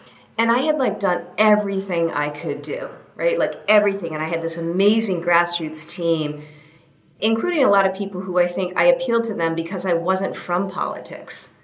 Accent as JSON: {"language": "English", "region": "New Hampshire", "country": "United States", "tie": "born or raised there", "said": "So I grew up in New Hampshire, right? And when you grow up in New Hampshire, it's the presidential, you know, season every 4 years."}